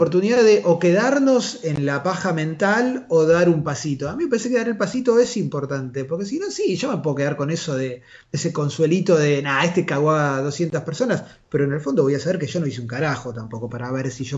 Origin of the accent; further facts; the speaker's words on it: Argentina; como argentinos.